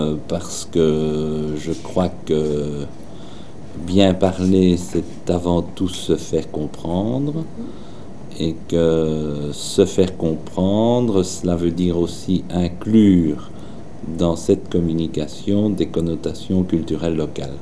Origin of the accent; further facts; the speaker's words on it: Wallonia, Belgium; accent: Walloon; Moi, j'ai un accent, ça c'est clair. J'ai un accent wallon.